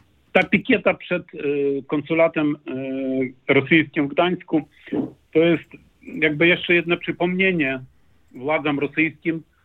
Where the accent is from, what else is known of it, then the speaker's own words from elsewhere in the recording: Ukraine; Polish is a second language; My, Ukraińcy, wpisali w konstytucję naszą, że dążymy do członkostwa w NATO.